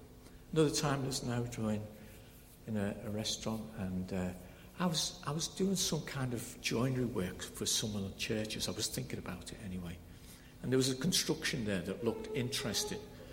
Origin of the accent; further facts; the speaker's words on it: England, United Kingdom; I'm an English visitor. I'm on my holidays.